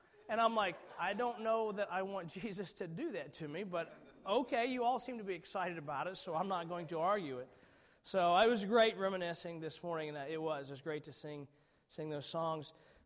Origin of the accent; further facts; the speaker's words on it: Indiana, United States; Now, I'm from Indiana, as Myron and my brother are as well.